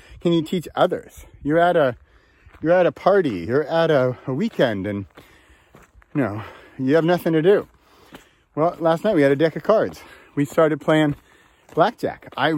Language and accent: English; California, United States; I grew up in California. I'm not a surfer. I don't know how to surf.